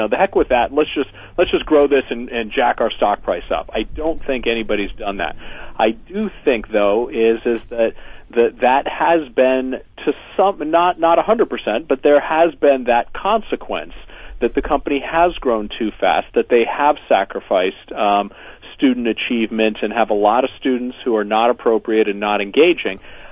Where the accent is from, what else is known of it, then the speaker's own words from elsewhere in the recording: United States; It offends me as an American.